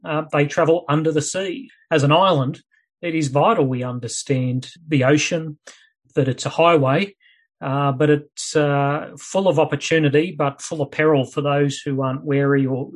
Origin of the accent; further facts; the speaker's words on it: Australia; And obviously, as an Australian, you know, back to Gallipoli, that's at one end of the Mediterranean.